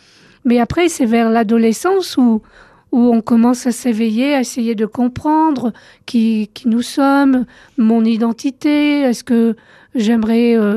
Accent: France; parce que j'ai grandi en France

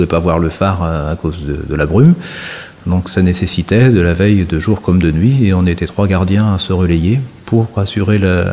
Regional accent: Belle-Île, Brittany, France; Donc, étant... Bellillois, de vivre à l'île de Groix, c'était...

